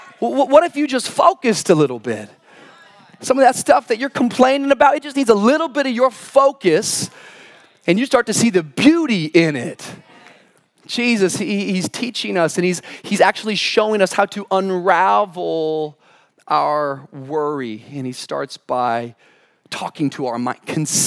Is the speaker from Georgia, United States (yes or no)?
no; Washington, United States; I remember when I was growing up, my really only experience with crows, ravens, is growing up in Washington State.